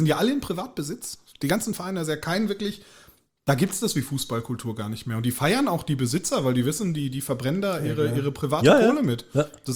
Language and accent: German; Gladbeck, North Rhine-Westphalia, Germany; ich komme ja ursprünglich aus NRW